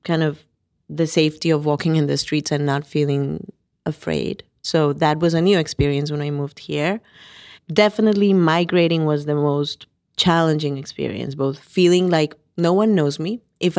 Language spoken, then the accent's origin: English; Colombia; I grew up in Colombia during a moment in history when Colombia was incredibly violent.